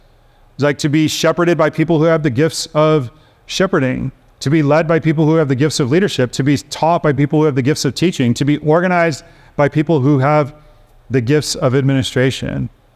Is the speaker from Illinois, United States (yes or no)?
yes; Chicago, Illinois, United States; I grew up in Chicago. I grew up next to a Polish community in Chicago.